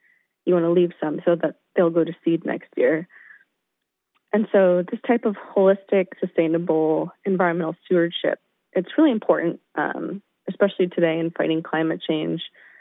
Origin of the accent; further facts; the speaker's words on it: San Rafael, California, United States; I grew up in the Bay Area. So I grew up San Rafael, just north of San Francisco.